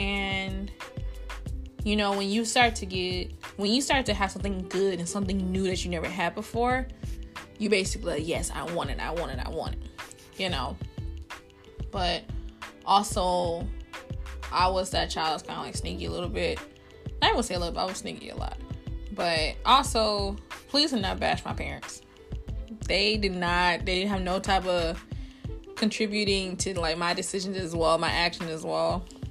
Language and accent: English; Michigan, United States; now in Florida, United States; I'm from Michigan. I'm recently just moved down to Florida. I've been down here since September 2018. So I would say I lost myself when I moved to West Bloomfield.